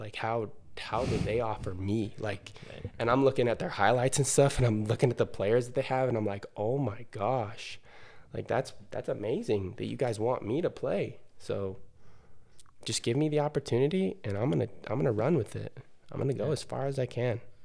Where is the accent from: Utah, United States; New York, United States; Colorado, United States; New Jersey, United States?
Utah, United States; But, I mean, I'm from Utah, so we kind of have that, not really per se in our backyard